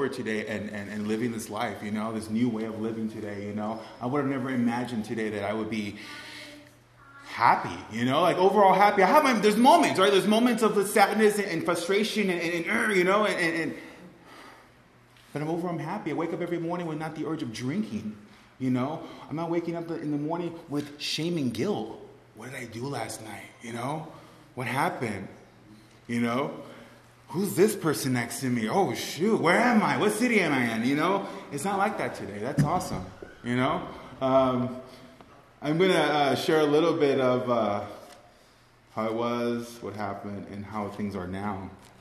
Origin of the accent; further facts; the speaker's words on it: Los Angeles, California, United States; born there; in downtown LA, and my mom tells me this story.